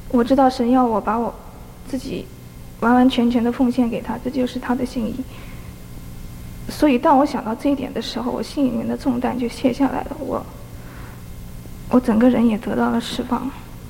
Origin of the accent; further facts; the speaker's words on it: Albuquerque, New Mexico, United States; 我来自 Albuquerque。我是个初信者，因为我是今年三月份受的洗。